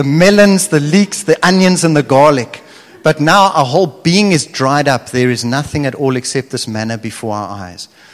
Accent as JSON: {"language": "English", "town": "Stellenbosch", "region": "Western Cape", "country": "South Africa", "tie": "born or raised there", "said": "And so I grew up in Stellenbosch, probably, you know, in the top 1%, 0.01% of the country in terms of privilege."}